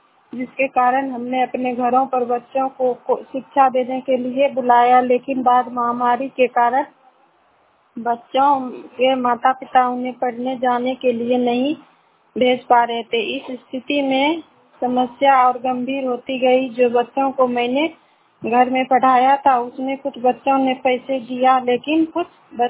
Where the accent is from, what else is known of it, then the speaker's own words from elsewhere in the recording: Bariyarpur, Bihar, India; मैं बरियारपुर बस्ती मुंगेर की निवासी हूँ।